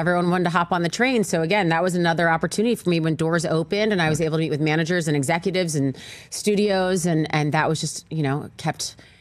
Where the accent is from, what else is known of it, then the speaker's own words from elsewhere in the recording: Cherry Hill, New Jersey, United States; I was with my mom, and you know, I grew up in Cherry Hill, which is 10 minutes from Philly.